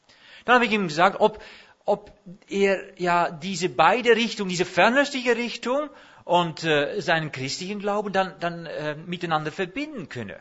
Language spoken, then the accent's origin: German; Netherlands; German is a second language; ich bin Holländer, und die Holländer, die gehen manchmal über Grenzen